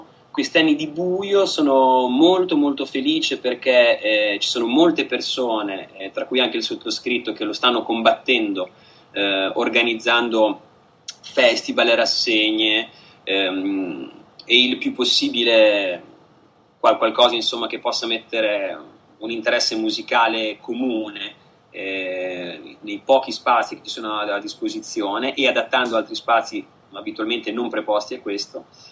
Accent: Modena, Emilia-Romagna, Italy; noi siamo di Modena, tutti fra Modena e provincia

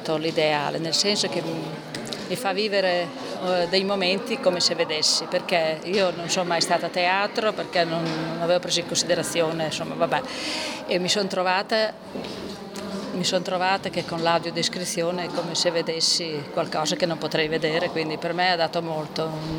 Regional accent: Lugo, Emilia-Romagna, Italy; now in Castel Bolognese, Italy; poi eccomi anche a Lugo, che è il mio paese nativo

